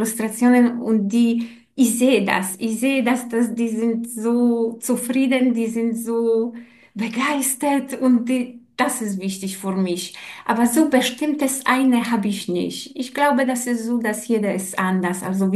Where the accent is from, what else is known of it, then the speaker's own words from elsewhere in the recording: Poland; German is a second language; Weil Polen ist meine Heimat.